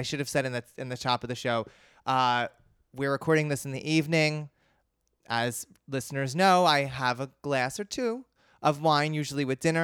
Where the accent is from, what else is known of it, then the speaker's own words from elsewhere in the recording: New Jersey, United States; I'm from New Jersey.